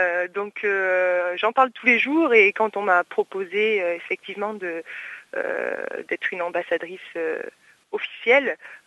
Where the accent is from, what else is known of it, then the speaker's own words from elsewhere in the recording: Occitanie, France; born there; je suis née là-bas, j'ai une bonne partie de ma famille en Lozère, je suis partie assez jeune finalement, à 16 ans, pour faire un sport-études à Clermont-Ferrand.